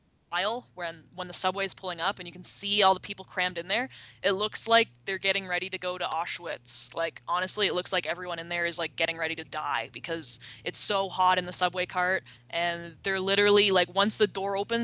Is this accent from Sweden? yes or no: no; Canada; now in Mexico; I'm a Canadian in Mexico, and get ready to feel the pain.